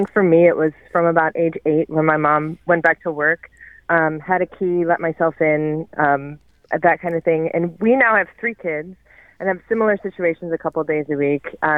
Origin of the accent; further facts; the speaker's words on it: Philadelphia, Pennsylvania, United States; Yeah, I was just going to add that I grew up outside of Philadelphia and my husband grew up outside of Atlanta